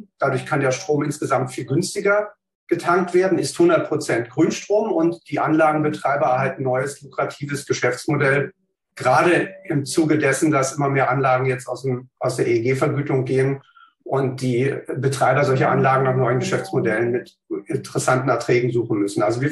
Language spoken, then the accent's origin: German; Berlin, Germany; born there; ich bin gebürtiger Berliner, habe hier in Berlin Naturwissenschaften studiert